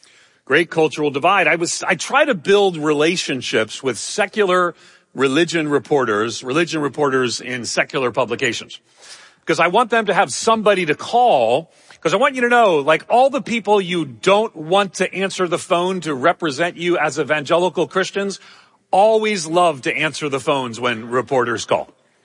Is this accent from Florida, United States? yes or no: no; California, United States; And I'm a Californian.